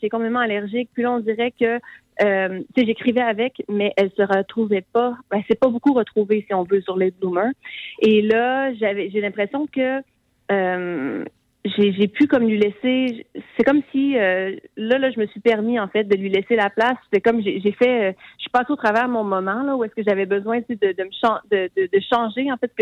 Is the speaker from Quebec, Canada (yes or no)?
yes; Quebec, Canada; now in Montreal, Canada; Moi, je viens de la Beauce. Mm-hmm. Et là, j'habite à Montréal